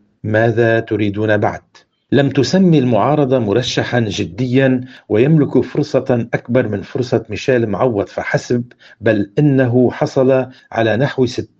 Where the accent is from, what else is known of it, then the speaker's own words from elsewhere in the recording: Lebanon; عندنا في لبنان